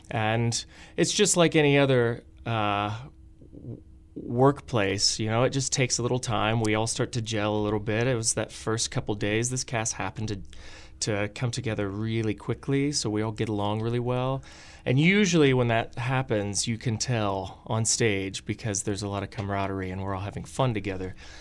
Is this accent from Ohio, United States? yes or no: yes; Ohio, United States; now in Omaha, United States; I live in Omaha. I grew up in Ohio, but I've lived here for about 5 years now.